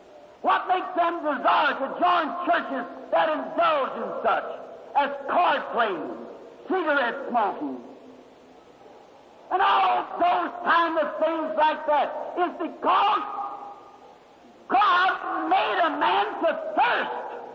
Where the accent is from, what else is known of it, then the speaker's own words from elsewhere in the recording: Kentucky, United States; When I was a little boy, I was raised up here in Kentucky. We were very poor.